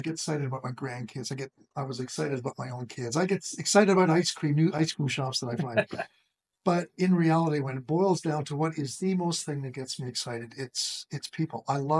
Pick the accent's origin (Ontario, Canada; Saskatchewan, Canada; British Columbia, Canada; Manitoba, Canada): Manitoba, Canada; Yeah, I'm a Westerner. I grew up in Manitoba on a farm.